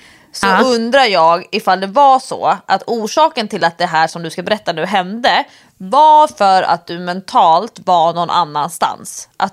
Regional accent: Stockholm, Stockholm County, Sweden; hur det är att vara i Göteborg när man går som stockholmare

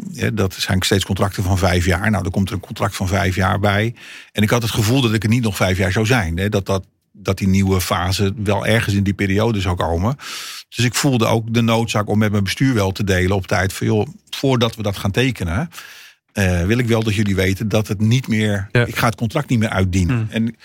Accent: Brazil; first language Portuguese; Dutch is a second language; Ik kom uit Brazilië, dus spreek Portugees.

